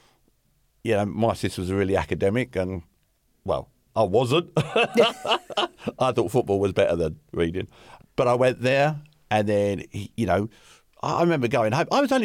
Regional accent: London, United Kingdom; growing up in the East End of London

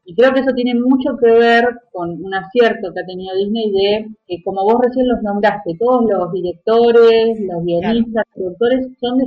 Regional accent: Argentina; pero nosotros somos argentinas

